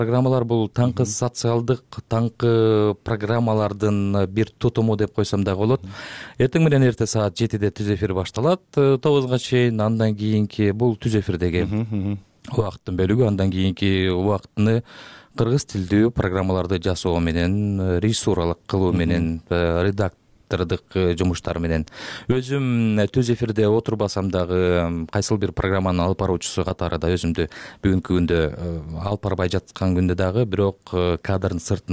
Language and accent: Kyrgyz; Toktogul, Jalal-Abad Region, Kyrgyzstan; эмне үчүн менин киндик каным тамган жерге жасабашым керек? Ошол үмүттө, анткени Токтогул бир гана Токтогул шаары же район эмес, толугу менен Кетментөө өрөөнү информациялык вакуумдун.